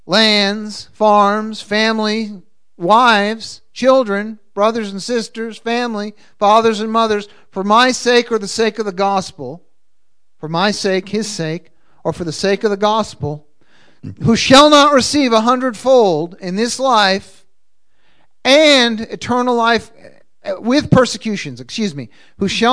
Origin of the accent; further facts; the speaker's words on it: Boston, Massachusetts, United States; I came from Boston, moved all over the world, traveled all over the world, left my family, left my whole family behind.